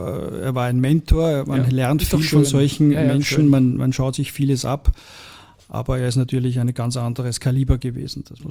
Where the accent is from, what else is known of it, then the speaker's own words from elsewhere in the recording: Lower Austria, Austria; Genau, ich bin aus der Nähe von Krems.